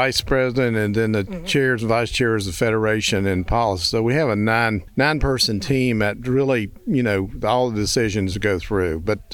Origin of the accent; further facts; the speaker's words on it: Virginia, United States; Yeah, I'm from Virginia. I'm in the southwestern part of Virginia, not far from the Tennessee line.